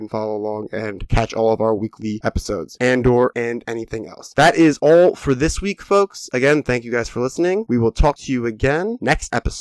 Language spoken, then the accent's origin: English; Scotland, United Kingdom; Being Scottish and everything, I think that accent is just gonna make me happy at all times